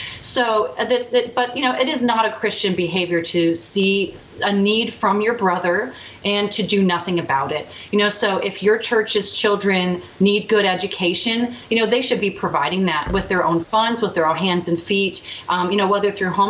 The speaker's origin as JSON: {"language": "English", "region": "Midwest", "country": "United States", "said": "you know a good number of them as a Midwesterner"}